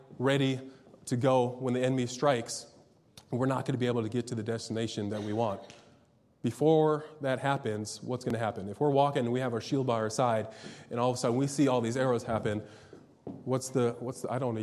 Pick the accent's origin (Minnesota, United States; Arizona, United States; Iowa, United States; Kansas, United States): Minnesota, United States; I'm from Minnesota, so I know this.